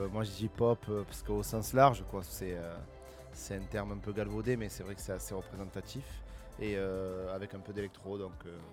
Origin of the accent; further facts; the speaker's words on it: Marseille, Provence-Alpes-Côte d'Azur, France; je viens de Marseille